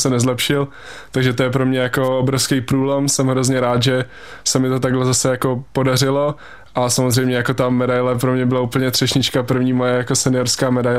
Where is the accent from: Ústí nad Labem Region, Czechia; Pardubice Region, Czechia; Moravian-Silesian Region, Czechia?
Pardubice Region, Czechia; Pardubice; Je to tak, celý život jsem tady z Pardubic.